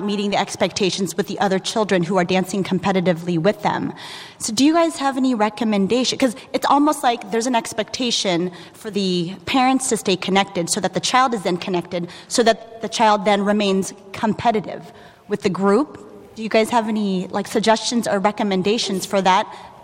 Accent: San Diego, California, United States; from San Diego.

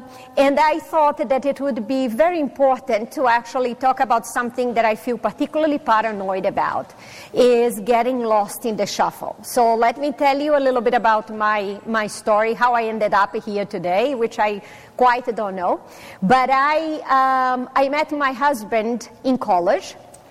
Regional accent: Brazil; first language Portuguese; English is a second language; I am originally from Brazil. My mother tongue is Portuguese.

